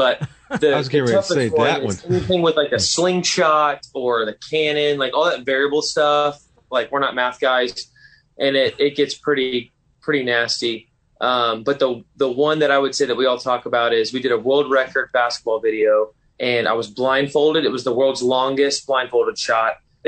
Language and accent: English; Frisco, Texas, United States; We're from Frisco, Dallas area.